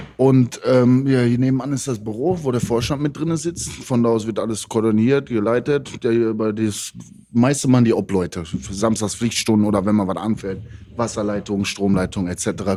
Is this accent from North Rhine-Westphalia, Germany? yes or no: yes; Bottrop, North Rhine-Westphalia, Germany; Gebürtiger Bottropper. Mein Leben lang und das wird auch immer so bleiben.